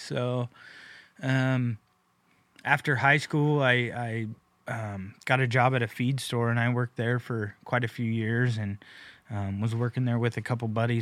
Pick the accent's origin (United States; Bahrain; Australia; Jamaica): United States; Orangevale, California; So I grew up in Orangevale, California, which is basically a suburb of Sacramento. It's just across the river from Folsom, California.